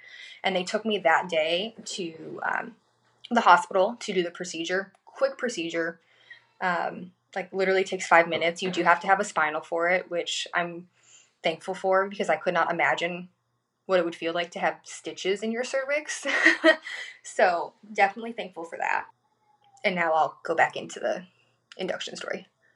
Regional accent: Chicago, Illinois, United States; also born or lived in Pennsylvania / Florida / Seattle; now in South Carolina, United States; I'm a transplant from Chicago to South Carolina. I've lived a pretty interesting life. I've lived in Illinois, Pennsylvania, Florida, where I lived in Orlando and worked at Disney.

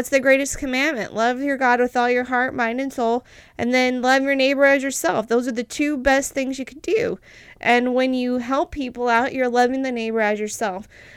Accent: United States; I grew up in America. I grew up having clean water.

